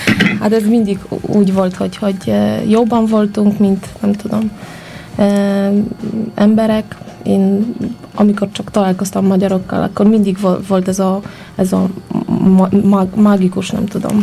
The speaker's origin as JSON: {"language": "Hungarian", "town": "Kraków", "region": "Lesser Poland", "country": "Poland", "second_language": "Hungarian", "moved": "as an adult", "lives_now": "Hungary", "said": "Én krakói vagyok."}